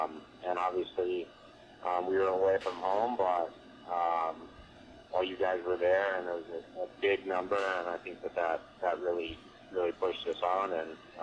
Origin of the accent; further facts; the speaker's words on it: Akron, Ohio, United States; I'm from Akron, so that was everyone I knew was there.